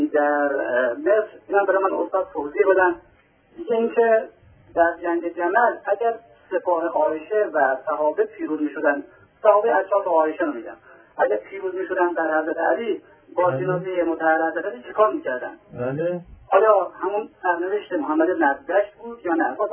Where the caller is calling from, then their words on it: Mashhad, Razavi Khorasan, Iran; از مشهد هستم.